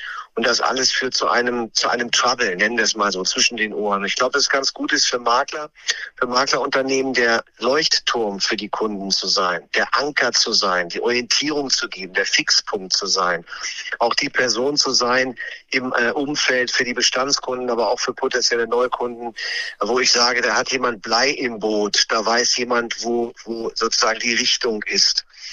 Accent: Düsseldorf, North Rhine-Westphalia, Germany; Als Düsseldorfer ist das ja eher manchmal schwer zu formulieren

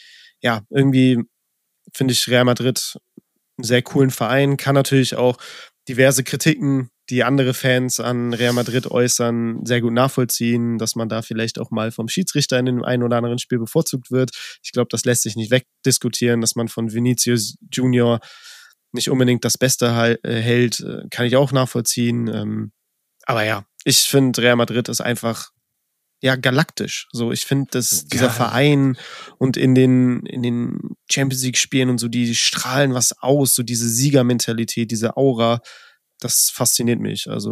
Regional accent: Cologne, North Rhine-Westphalia, Germany; born there; Ich als gebürtiger Kölner

